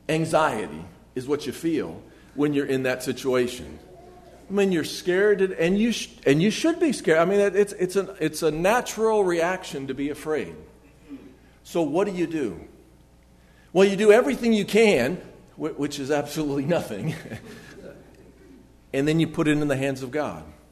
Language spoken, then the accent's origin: English; Chicago, Illinois, United States; also born or lived in Hartsville; Now, I grew up in Chicago, so I don't know, have a lot of firsthand information about this, but I did live in Hartsville for a while